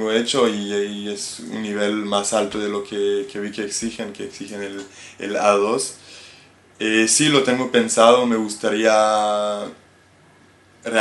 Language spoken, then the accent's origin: Spanish; Southern District, Israel; Spanish is a second language; Sí, yo vivía en Tel Aviv. De origen soy del sur de Israel, pero los últimos 5 años vivía en Tel Aviv.